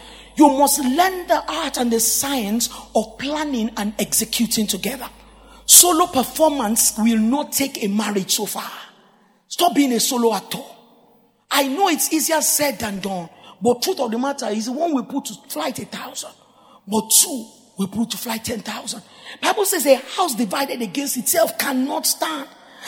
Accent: Lagos, Nigeria; If I talk to you, I came from Lagos, oh.

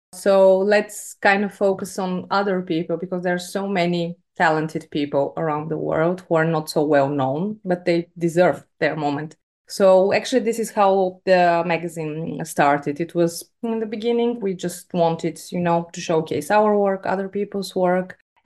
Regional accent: Sofia, Sofia City, Bulgaria; English is a second language; from Sofia. So basically, I was born and raised here.

